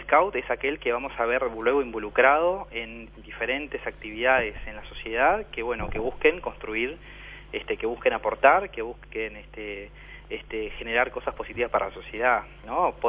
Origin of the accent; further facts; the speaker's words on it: Salto, Uruguay; Yo soy salteño y crecí yendo a clases de inglés gratis en la escuela Irán, de los masones en Salto